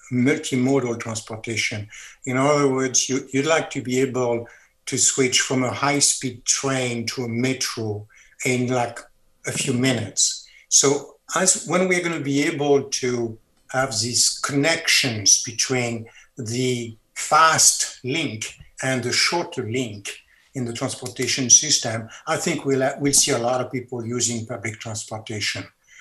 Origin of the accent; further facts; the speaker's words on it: France; accent: French; English is a second language; Well, you know, you can tell by my accent, I'm French.